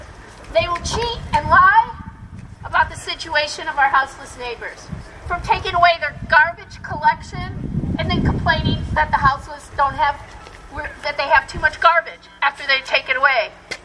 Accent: Chicago, Illinois, United States; also born or lived in Newark, New Jersey; Well, I was born in Newark, New Jersey, but I only lived there 2.5 years. And I was in Chicago. I lived there 15, I grew up there.

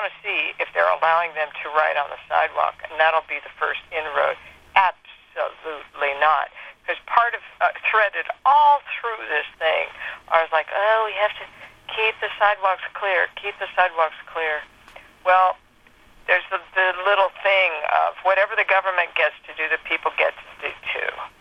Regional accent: Los Angeles, California, United States; No, I'm from East L.A.

